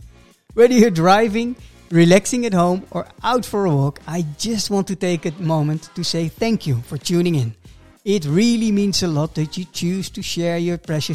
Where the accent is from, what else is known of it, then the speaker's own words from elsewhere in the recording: Netherlands; also born or lived in Mumbai, India; I was born in Mumbai in 1973, adopted at 6 months old, and grew up in the Netherlands with no genetic markers around me at all. When I was 4, I spent 2 years in kindergarten in New York